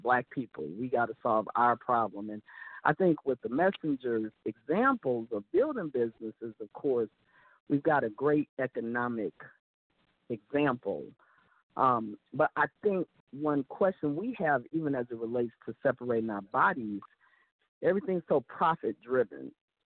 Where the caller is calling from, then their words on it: Houston, Texas, United States; I'm calling from Houston, Texas.